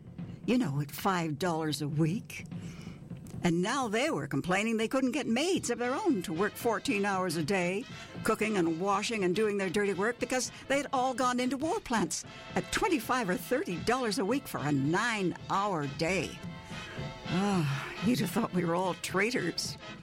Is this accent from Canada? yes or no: yes; Dauphin, Manitoba, Canada; moved away; In 1936, I came to Winnipeg from Dauphin, just out of high school.